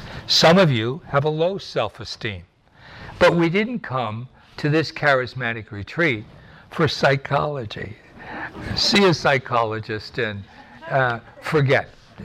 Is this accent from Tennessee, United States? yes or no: no; Wilkes-Barre, Pennsylvania, United States; born there; When I was born on June the 13th, 1928, that's 83 years ago, in Wilkes-Barre, Pennsylvania, my mother and father, I was their firstborn.